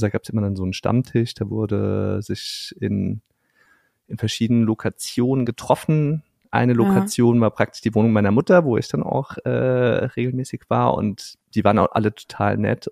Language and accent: German; Worms, Rhineland-Palatinate, Germany; auch dann irgendwie mit 18, so in die einschlägigen Kneipen bei uns in Worms, das konnte man ganz gut so mit Alkohol irgendwie kaschieren, ne?